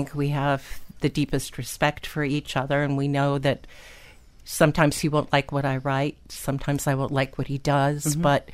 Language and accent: English; Columbus, Ohio, United States; I grew up in Columbus, Ohio, and he did summer stock theater.